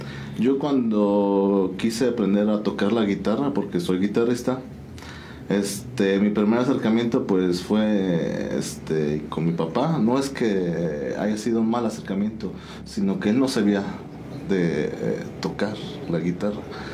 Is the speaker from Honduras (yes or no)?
no; San Juan del Río, Querétaro, Mexico; originalmente San Juan del Río, 100% sanjuanense.